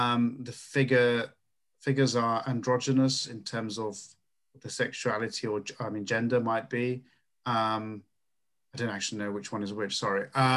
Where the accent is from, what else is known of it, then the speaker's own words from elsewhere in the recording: Bratislava Region, Slovakia; So I'm from Slovakia, even though I was born and raised near Bratislava, and my parents studied and worked there, so it was close to the capital city.